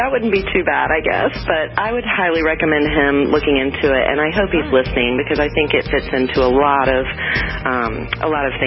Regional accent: Richmond, Virginia, United States; I grew up in Richmond, which, of course, is the South as well, but a little more progressive at the time, kind of. But I didn't really feel like a Southerner.

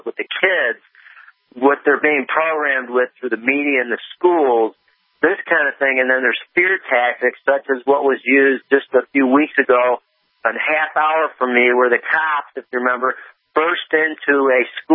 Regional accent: New York, United States; the Attorney General up there in New York State, which is my home state

